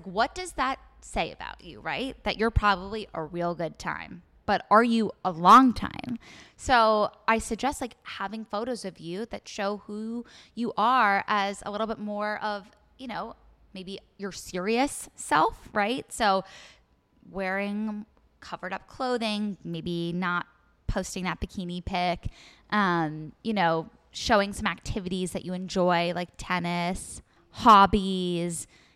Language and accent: English; New York City, New York, United States; Like, I came from privilege. My husband did not. I came from New York City.